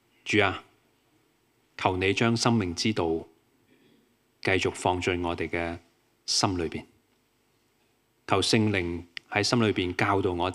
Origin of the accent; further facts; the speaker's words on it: Hong Kong; 其實我哋作為香港人，我哋都好理解嘅。